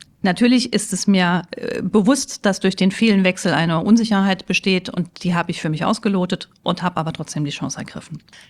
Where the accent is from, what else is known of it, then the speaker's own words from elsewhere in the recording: Mainz, Rhineland-Palatinate, Germany; ich bin ja Mainzerin